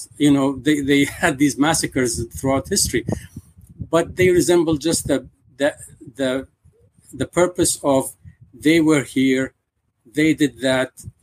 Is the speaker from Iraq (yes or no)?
yes; Baghdad, Baghdad Governorate, Iraq; Now, I'm from Baghdad